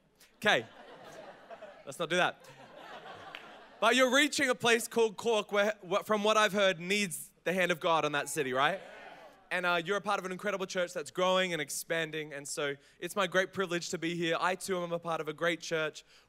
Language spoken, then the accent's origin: English; Brisbane, Queensland, Australia; And as mentioned, I'm from Brisbane, so please don't hate me. I'm not from Perth, but I love this city.